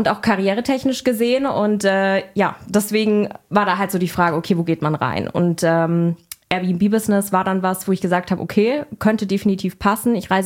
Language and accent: German; Offenburg, Baden-Württemberg, Germany; ich komme selber aus Offenburg, also ein bisschen Schwarzwaldregion